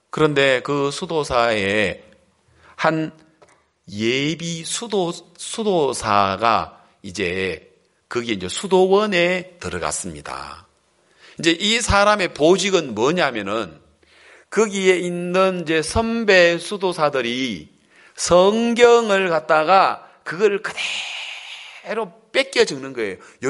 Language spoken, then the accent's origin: Korean; Gyeongsang, South Korea; 경상도, 저는 경상도 사람입니다만